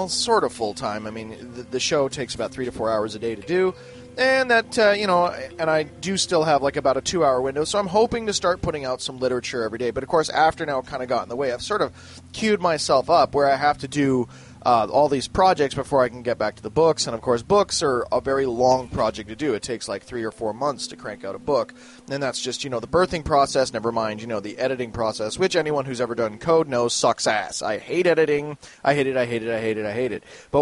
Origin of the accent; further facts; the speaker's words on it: Canada; Me being Canadian, my rapid, you know, American geography is not what it could be.